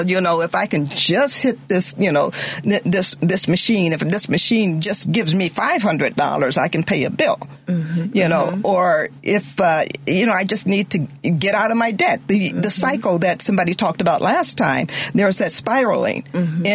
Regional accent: Detroit, Michigan, United States; I'm from Detroit mm-hmm. Originally.

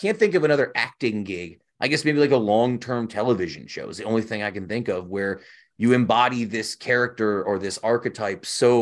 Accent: Utica, New York, United States; I don't think they would have let me say that I was from Utica.

